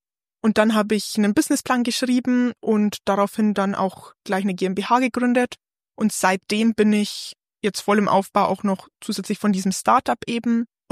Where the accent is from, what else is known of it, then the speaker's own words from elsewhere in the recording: Bavaria, Germany; now in Nuremberg, Germany; bin 27 Jahre alt und bin gebürtige Niederbayerin. Aktuell wohne ich in Nürnberg, ziehe aber bald um nach München.